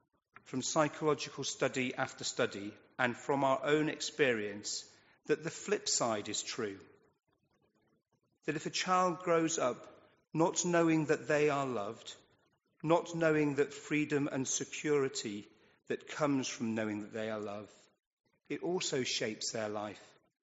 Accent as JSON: {"language": "English", "country": "United Kingdom", "said": "Not too much, we're British."}